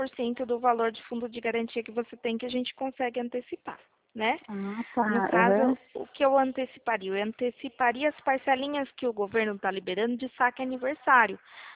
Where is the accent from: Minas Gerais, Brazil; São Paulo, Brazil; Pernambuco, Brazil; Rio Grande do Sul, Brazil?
São Paulo, Brazil; Bom Jesus dos Perdões; Não, mas eu sou de Perdões.